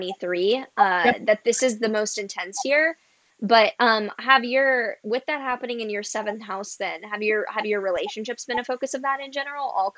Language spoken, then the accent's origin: English; Texas, United States; Yeah, I'm from Texas, so I understand the Tex-Mex.